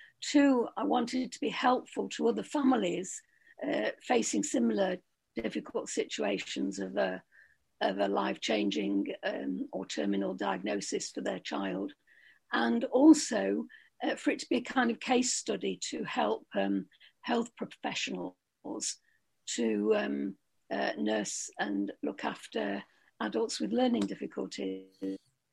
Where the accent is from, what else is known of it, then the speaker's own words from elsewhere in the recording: Manchester, North West England, United Kingdom; Well, I was brought up in Withinshaw, which is a big housing estate in Manchester, and had a very happy childhood.